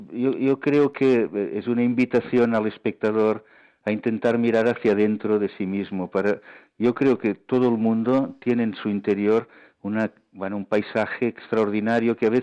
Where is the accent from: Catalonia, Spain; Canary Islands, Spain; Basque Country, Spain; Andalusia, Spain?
Catalonia, Spain; Barcelona; born there; yo nací en Barcelona, por tanto, Gaudí es un elemento familiar en mi vida.